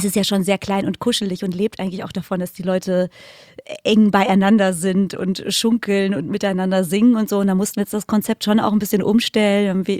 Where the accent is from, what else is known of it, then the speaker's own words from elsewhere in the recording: Lünen, North Rhine-Westphalia, Germany; now in Cologne, Germany; Ich komme aus Lünen, das ist bei Dortmund, Kreis Unna. Jetzt auch nicht so ein Riesenkulturschock nach Köln zu ziehen, aber es ist schon was anderes tatsächlich.